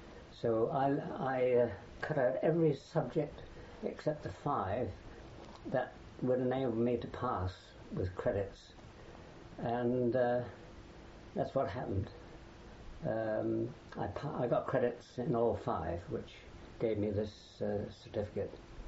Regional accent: Exeter, South West England, United Kingdom; born there; I was born in Exeter, at Dix's Field Nursing Home, on the 9th of July, 1921.

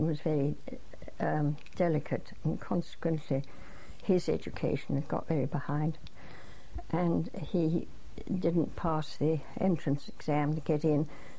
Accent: England, United Kingdom; But we went to this school, but being typically English children, we were the only two children that spoke English

